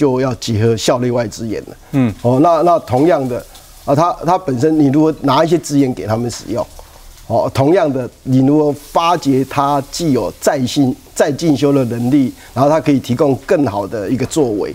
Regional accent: Keelung, Taiwan; 我记得我在基隆长大，几乎天天下雨，真的几乎天天下雨。

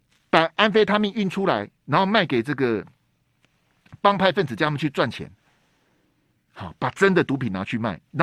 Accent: Taiwan; 你们内政的问题不要拿到我们台湾这边来

